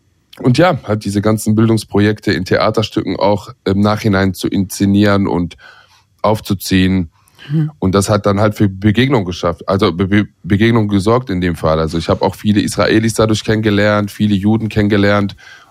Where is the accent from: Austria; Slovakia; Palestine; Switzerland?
Palestine; und wie begegnen mir Menschen als Palästinenser jetzt zum Beispiel oder meiner Familie